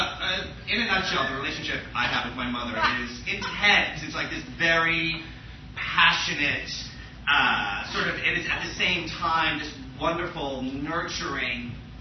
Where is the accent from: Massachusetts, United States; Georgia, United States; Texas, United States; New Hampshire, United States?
Massachusetts, United States; Boston; I'm from Boston, from Massachusetts, and I'm right outside Boston.